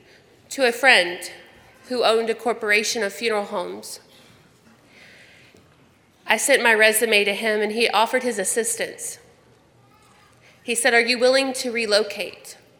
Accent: Tennessee, United States; moved away as an adult; now in Keene, United States; I grew up in West Tennessee. It was hard enough to figure out where Nashville was, much less any other state. So I got on an airplane, and I flew for the first time to New Hampshire.

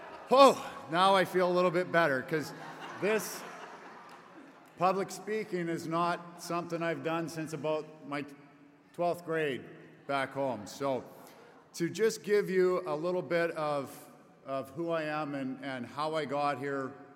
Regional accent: Summerland, British Columbia, Canada; also born or lived in Calgary; I was born in Calgary, Alberta, Canada. Yay! There, we got some Albertans. Perfect. I was raised, though, in a small town in British Columbia called Summerland.

